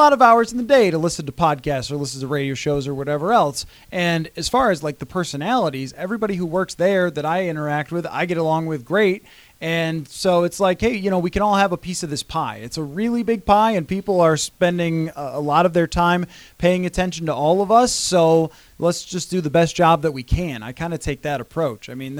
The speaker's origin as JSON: {"language": "English", "town": "Buffalo", "region": "New York", "country": "United States", "said": "Because I'm from Buffalo and we're more straightforward."}